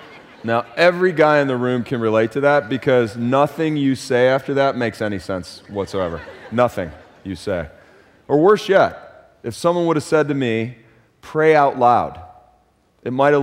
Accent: Detroit, Michigan, United States; I grew up in Detroit, Michigan, one of four kids, the oldest of four kids, and my parents had three of us by the time they were 21 years old.

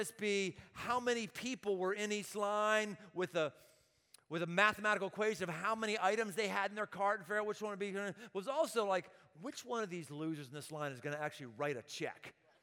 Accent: Murrysville, Pennsylvania, United States; I grew up on Evergreen Drive in Murraysville up till 6th grade

